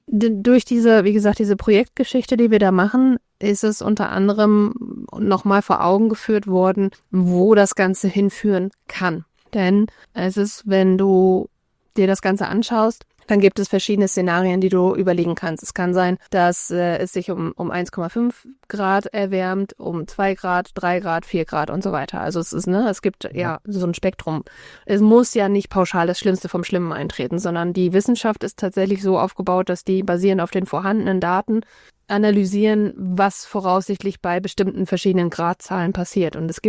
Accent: Germany; jetzt wir als Deutsche hier in Schleswig-Holstein, genau diesen Luxus haben zu sagen

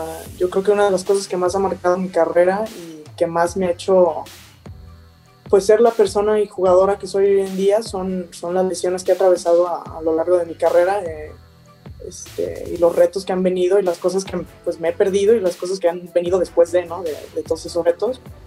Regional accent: Guadalajara, Jalisco, Mexico; Sí, yo soy de Guadalajara

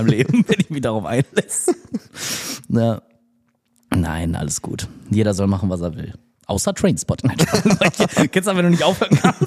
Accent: Bottrop, North Rhine-Westphalia, Germany; ich komme aus Bottrop

